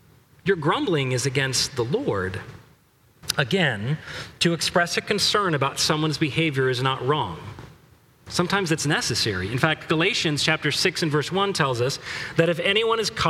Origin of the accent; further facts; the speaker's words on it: West Coast, United States; That I forget that I grew up on the West Coast